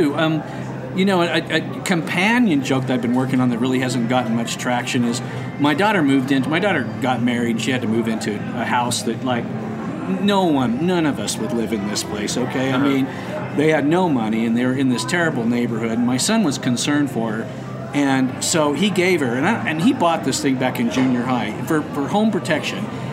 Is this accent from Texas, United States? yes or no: no; Utah, United States; well, I am packing, you know, because I'm from Utah.